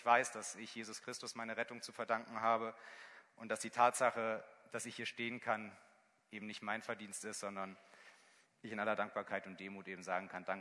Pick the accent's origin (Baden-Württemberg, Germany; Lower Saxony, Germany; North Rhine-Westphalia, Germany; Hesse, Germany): North Rhine-Westphalia, Germany; Ich komme aus dem Siegerland, da geht man erstmal davon aus, dass jemand total fromm ist.